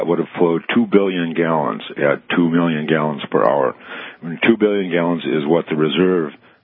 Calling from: St. Paul, Minnesota, United States; from St. Paul, Minnesota.

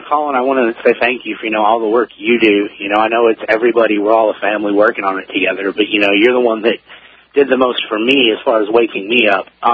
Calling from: Memphis, Tennessee, United States; I'm right outside of Memphis, Tennessee.

